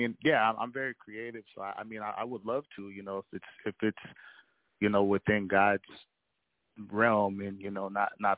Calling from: Hawaii, United States; calling from Hawaii.

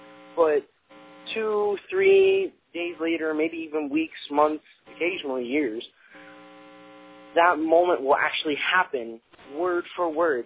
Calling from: New York, United States; I'm calling from New York.

